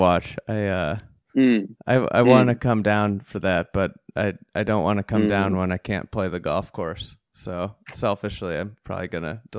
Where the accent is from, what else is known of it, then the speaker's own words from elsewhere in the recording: United States; I'm like an American. I'm just an American golfer.